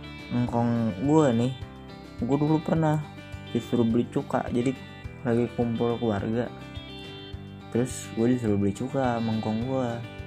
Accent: Jakarta, Indonesia; Gue orang Betawi asli nih, tulen.

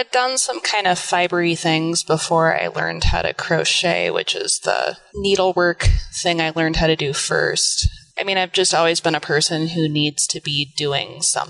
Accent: Iowa, United States; I'm from Iowa. I was in Iowa City living there and had dropped out of college

